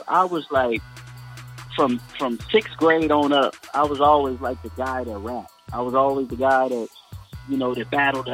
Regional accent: Inglewood, California, United States; Now, what's ironic about that is I grew up in Inglewood. I started gangbanging, you know, at an early age.

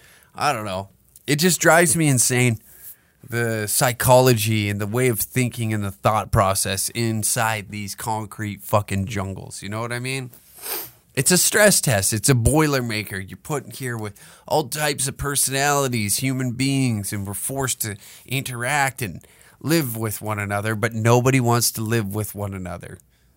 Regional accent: Alberta, Canada; I always say I'm from there first. I'm from Southern Alberta.

